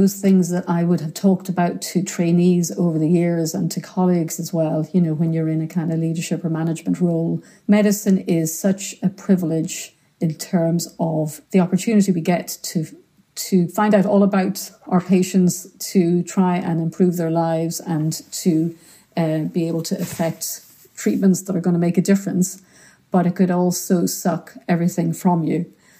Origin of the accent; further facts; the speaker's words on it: Ireland; now in Scotland, United Kingdom; So I think also being Irish, we've always talked about politics and current affairs